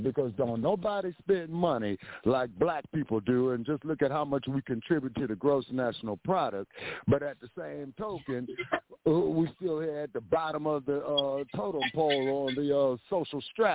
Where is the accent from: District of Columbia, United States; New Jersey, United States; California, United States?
California, United States; Los Angeles; down there in Hollywood, California, which is a section of the city of Los Angeles. It's because I grew up in Los Angeles.